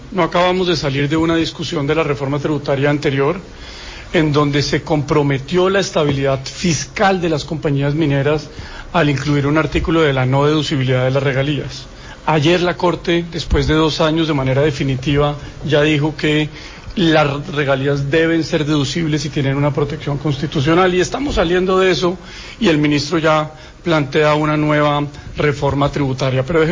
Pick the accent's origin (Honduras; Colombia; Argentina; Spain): Colombia; Ahí hay algo que como colombianos tenemos que, por supuesto, combatir con contundencia.